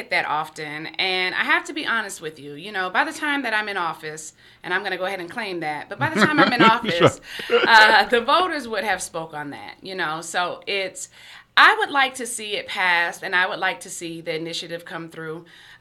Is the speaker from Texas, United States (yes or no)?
no; Pine Hills, Florida, United States; I am from the district. I grew up in the district. I grew up in Pine Hills, to be exact.